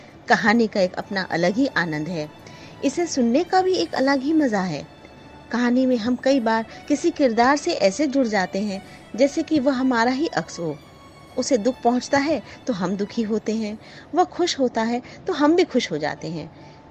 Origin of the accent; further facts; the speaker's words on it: Kolkata, West Bengal, India; born there; now in Delhi, India; मैं कलकत्ते में जन्मी थी